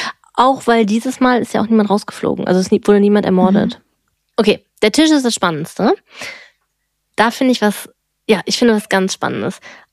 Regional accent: North Rhine-Westphalia, Germany; Ich komme ja aus dem Ruhrpott

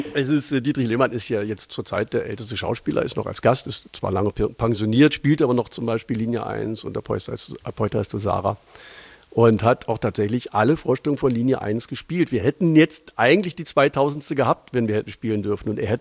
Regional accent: Lower Saxony, Germany; now in Berlin, Germany; Ja, tatsächlich bin ich ein Niedersachse.

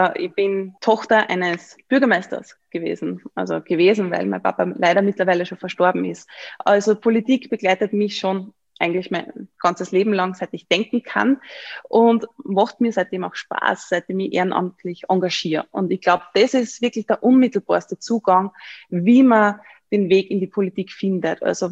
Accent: Upper Austria, Austria; now in Vienna, Austria; Ich sitze aktuell im Büro in Wien. Also ich habe gesagt, ich bin aus Oberösterreich.

